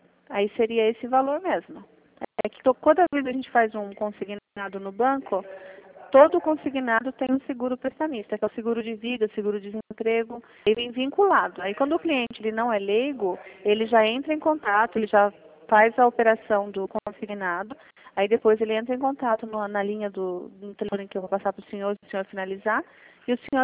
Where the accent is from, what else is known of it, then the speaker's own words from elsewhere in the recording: Sorocaba, São Paulo, Brazil; eu sou de Sorocaba, né?